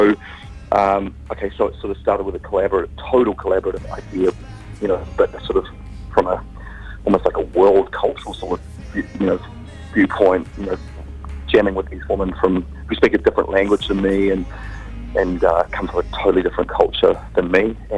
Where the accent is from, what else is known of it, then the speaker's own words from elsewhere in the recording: New Zealand; I come from New Zealand, where I was sort of brought up thinking that, you know, I didn't really have any limitations to whatever I wanted to do.